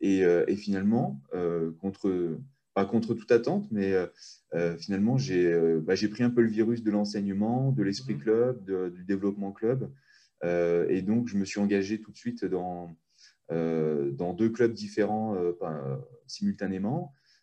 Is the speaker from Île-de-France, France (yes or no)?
no; Annecy, Auvergne-Rhône-Alpes, France; je suis originaire d'Annecy en Haute-Savoie. Voilà, j'ai 33 ans.